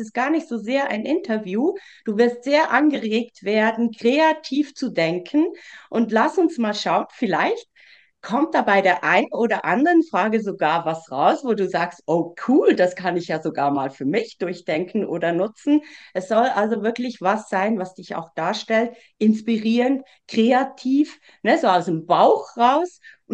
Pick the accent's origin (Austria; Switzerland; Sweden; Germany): Switzerland; Es gibt etwas, was für mich eine Herausforderung war als Schweizerin